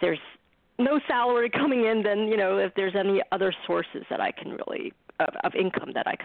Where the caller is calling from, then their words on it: New York, United States; I'm calling from New York.